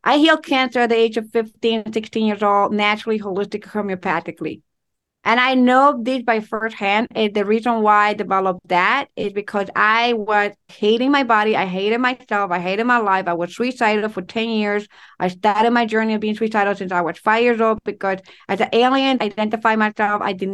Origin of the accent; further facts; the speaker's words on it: Ecuador; English is a second language; now in United States; because when I move out of my country, because I'm from Ecuador, I moved to New York and Long Island, especially.